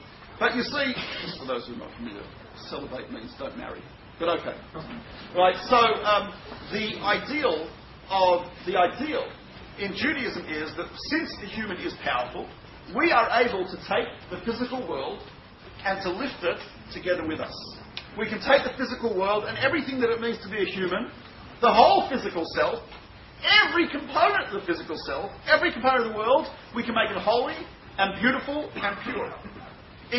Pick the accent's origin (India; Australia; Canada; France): Australia; Because I'm Australian, so if you go to my class, it's part of it.